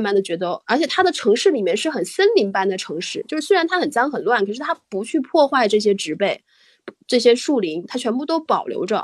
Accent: Northeast China, China; 印度人就是跟吵架跟咱们东北人不一样

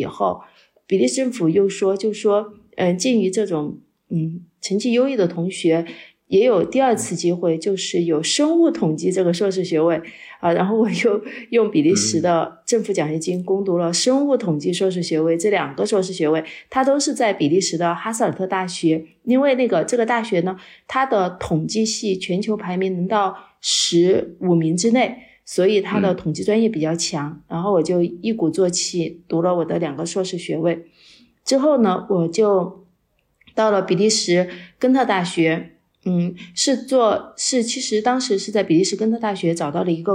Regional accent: Chongqing, China; 就回到了重庆，因为重庆是我的家乡，就是我是我父母的独生女儿，再加上重庆又是我的家乡

